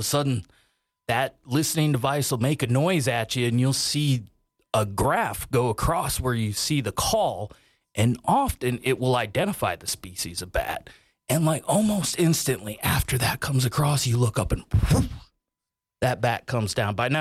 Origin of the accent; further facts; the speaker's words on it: Iowa, United States; Like, I grew up in Iowa, so we did that by going out and catching lightning bugs, right?